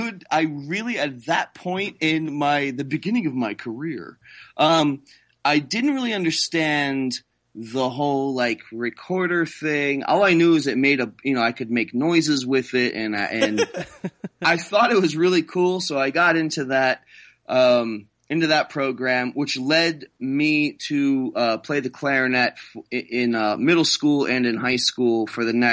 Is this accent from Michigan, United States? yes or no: no; Jupiter, Florida, United States; I grew up in South Florida, number one. So I'm from South Florida, Jupiter, South Florida, Southern East Coast.